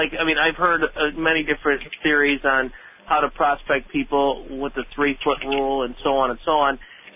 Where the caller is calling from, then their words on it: Buffalo, New York, United States; I'm calling from Buffalo, New York.